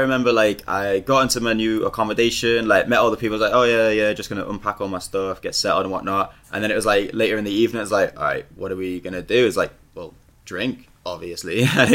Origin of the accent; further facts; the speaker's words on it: Liverpool, North West England, United Kingdom; 26, also from Liverpool